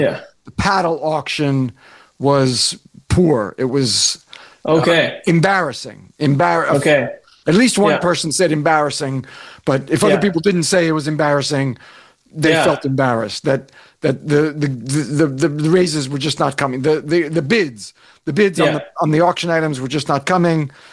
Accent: New York City, New York, United States; I'm from the Northeast, New York City area. To me, it's gala, but you say gala.

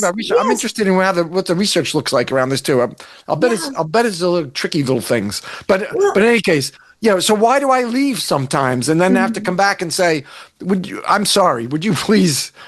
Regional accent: New York metropolitan area, United States; although I come from the New York, New Jersey metro area, so we probably speak at more like 500 words per, would you say, words per minute?

